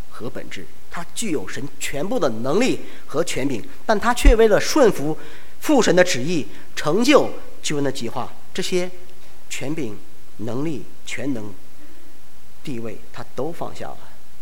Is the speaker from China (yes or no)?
yes; Northeast China, China; 不像我，我也是东北人